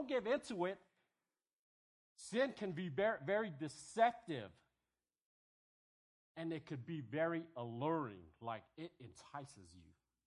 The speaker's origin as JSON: {"language": "English", "country": "American Samoa", "tie": "born or raised there", "said": "You know, I was raised by my grandmother, and for 8 years I was raised in American Samoa. It's a little tiny island."}